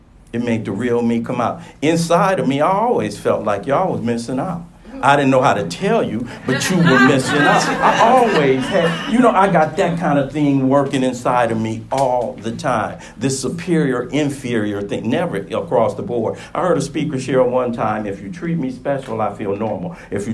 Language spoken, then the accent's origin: English; Watts, California, United States; I grew up in Watts, but, you know, not everybody in Watts was a tough guy.